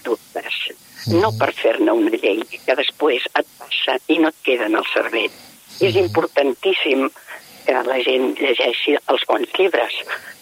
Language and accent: Catalan; Soleràs, Catalonia, Spain; I nosaltres venim de pagès, som del Soleràs.